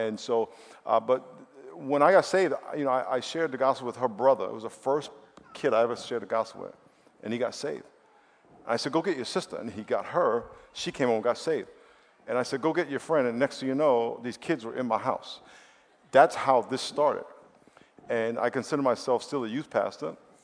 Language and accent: English; New York, United States; now in San Diego, United States; And I grew up in New York. … I grew up in New York and came out to San Diego, played for the San Diego Chargers for 4 years.